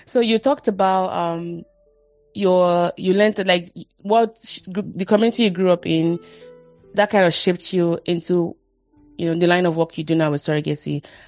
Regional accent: Shomolu, Lagos, Nigeria; that's where I grew up. I grew up on Bajulaye Street. I was born and bred in Shomolu as well.

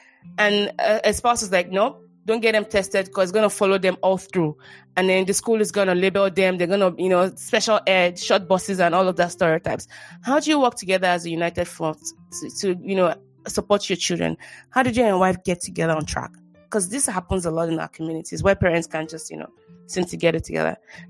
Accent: Nigeria; Like, you know, as a Nigerian mom, you're like, please don't go embarrass your family in school.

